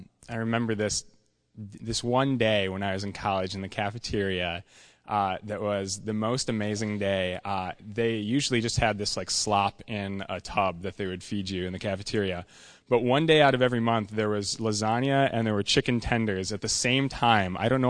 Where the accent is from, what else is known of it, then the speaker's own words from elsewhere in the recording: Traverse City, Michigan, United States; Anyway, I grew up here in Traverse City. I went to school at Michigan Tech, which is in the UP. That's in Houghton.